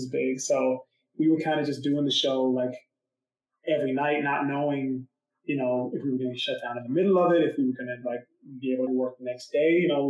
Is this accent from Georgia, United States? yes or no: no; California, United States; And I grew up in the Bay Area. So that's Northern California.